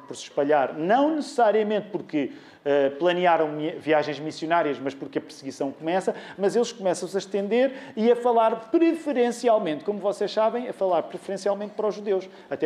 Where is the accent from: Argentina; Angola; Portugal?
Portugal; nós, como portugueses, achamos que o mundo é do tamanho do nosso país.